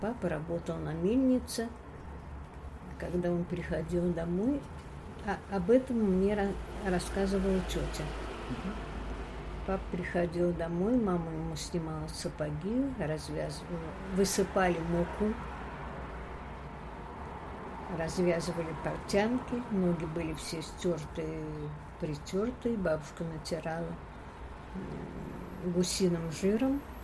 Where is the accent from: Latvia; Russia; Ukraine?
Ukraine; Khmelnytskyi Oblast; born there; Сама я родилась на Украине. Было название местечки Ланскарун.